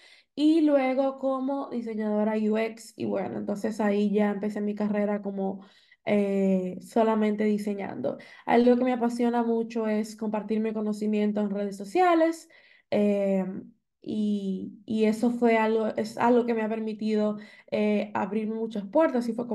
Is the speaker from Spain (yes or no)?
no; Dominican Republic; Vivo en República Dominicana, soy dominicana